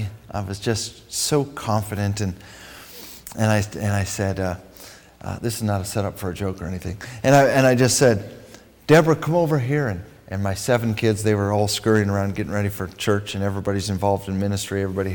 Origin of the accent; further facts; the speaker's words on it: Los Angeles, California, United States; born there; But I was born in Los Angeles. Maybe I'm supposed to go to Los Angeles.